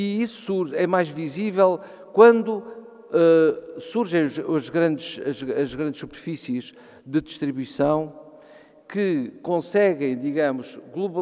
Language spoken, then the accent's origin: Portuguese; Portalegre, Alentejo, Portugal; No caso, por exemplo, da minha terra, que é Porto Alegre